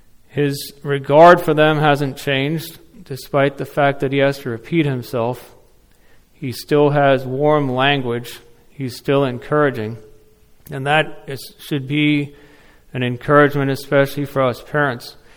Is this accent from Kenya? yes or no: yes; Kenya; growing up in Africa, it makes a lot more sense to me. Like the country of Kenya that I grew up in has 48 different tribes of people.